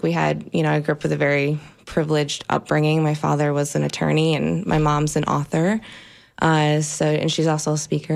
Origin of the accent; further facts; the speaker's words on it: Lansing, Michigan, United States; Lansing, Michigan.